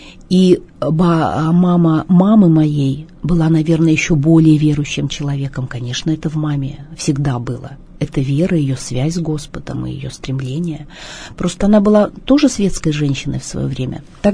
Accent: Kemerovo, Kemerovo Oblast, Russia; born there; Я родилась в городе Кемерово, я сибирячка.

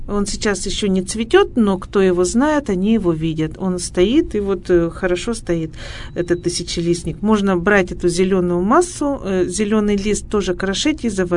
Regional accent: Ural, Russia; Хотя мы, уральцы, конечно, можем получить солнечный удар где угодно и когда угодно.

